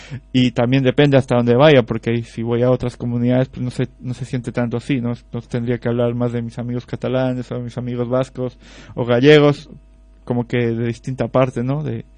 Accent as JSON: {"language": "Spanish", "country": "Ecuador", "also_born_or_lived": "Spain", "moved": "yes", "lives_now": "Mexico", "said": "yo soy originario de Ecuador, pero ventillero de corazón, y entonces pues mi cambio desde Ecuador a México no es tan fuerte, ¿no?"}